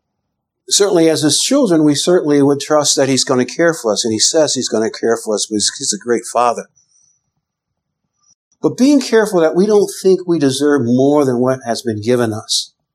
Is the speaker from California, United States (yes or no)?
no; Cleveland, Ohio, United States; I'm from Cleveland, and I get on the train in Ohio, and I head down.